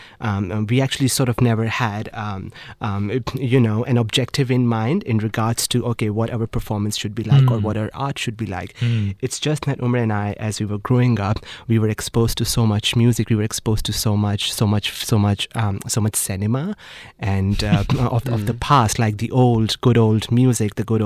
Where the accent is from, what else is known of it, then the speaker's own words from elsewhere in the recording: Pakistan; moved away as an adult; You know, I'm from Pakistan, and I came here 10 years ago